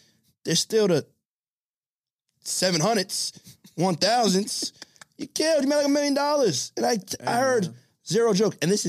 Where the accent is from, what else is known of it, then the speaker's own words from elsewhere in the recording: Brooklyn, New York, United States; You know, I'm from Brooklyn.